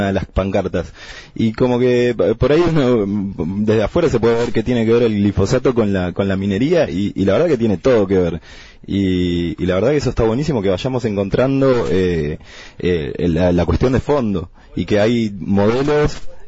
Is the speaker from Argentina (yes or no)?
yes; Bariloche, Río Negro, Argentina; Y yo soy de Bariloche, vecino de Bariloche